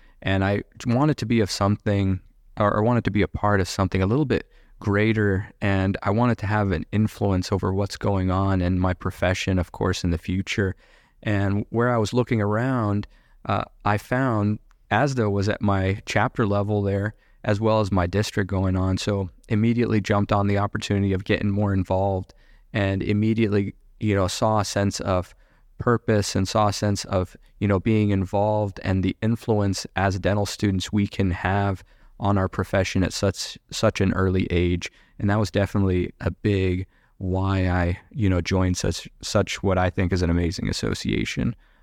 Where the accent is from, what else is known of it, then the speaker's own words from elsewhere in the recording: Oregon, United States; I'm from Oregon.